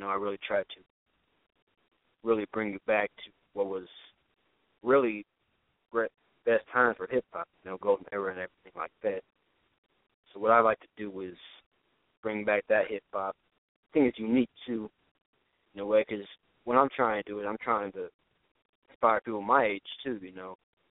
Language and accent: English; Indianapolis, Indiana, United States; I come from Indianapolis, Indiana.